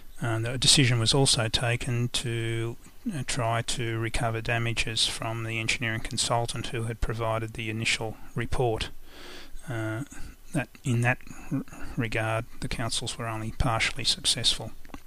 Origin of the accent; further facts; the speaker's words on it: New Lambton, New South Wales, Australia; I grew up in New Lambton, Newcastle.